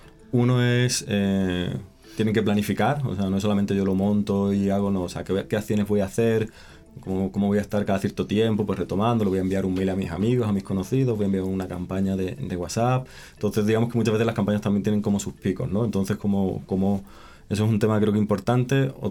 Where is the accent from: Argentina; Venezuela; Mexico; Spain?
Spain; yo soy español y hace poco en España hubo una crisis muy importante